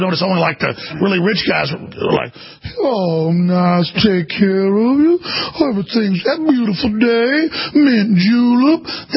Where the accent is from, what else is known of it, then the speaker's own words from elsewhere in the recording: Texas, United States; I mean, I grew up in Texas where it's like half Hispanic.